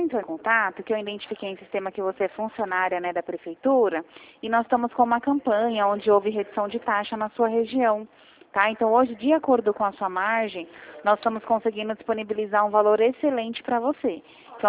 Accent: Mogi Guaçu, São Paulo, Brazil; Eu sou de Mogi Guaçu.

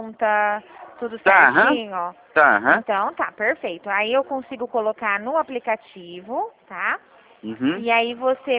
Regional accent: São Paulo, Brazil; Eu sou paulista, aqui do estado de São Paulo.

